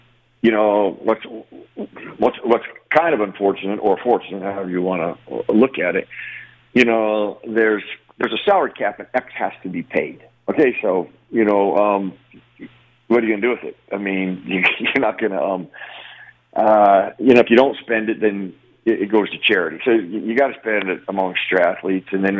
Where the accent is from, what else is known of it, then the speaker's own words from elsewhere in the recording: the West, United States; I'm from the West. I play in the Big Sky.